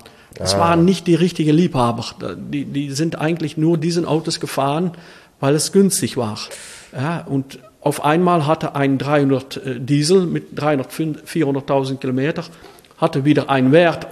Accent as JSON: {"language": "German", "country": "Netherlands", "said": "Ich finde das Gesetz eigentlich, wie ich das jetzt sehe, als Holländer, finde ich das Gesetz in Deutschland eigentlich das Beste."}